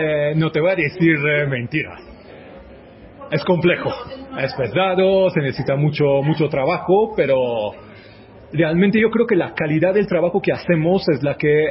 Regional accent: Italy; soy italiano

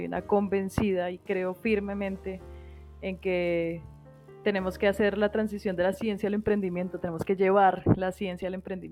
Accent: Bogotá, Colombia; bogotana, física de la Universidad de los Andes.

